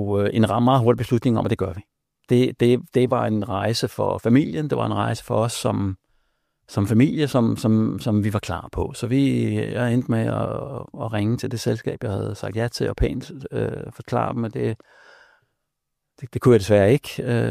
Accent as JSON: {"language": "Danish", "town": "Milbølges Leje", "region": "North Denmark Region", "country": "Denmark", "tie": "born or raised there", "said": "Den måde, jeg er vokset op i Milbølges Leje, en lidt mindre landsby op nordpå"}